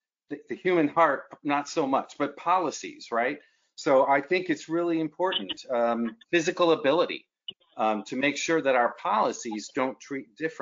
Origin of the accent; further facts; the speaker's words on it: Midwest, United States; because I was raised in the Midwest some time ago, on the golden rule, right?